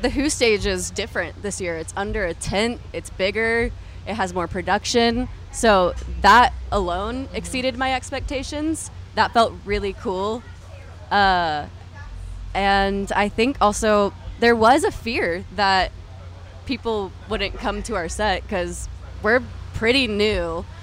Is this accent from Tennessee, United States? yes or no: yes; Franklin, Tennessee, United States; also born or lived in Nashville; So we're from Nashville and grew up in Franklin. So we're just right down the road.